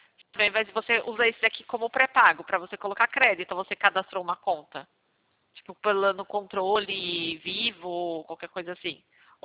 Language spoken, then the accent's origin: Portuguese; São Paulo, Brazil; que eu sou do interior de São Paulo.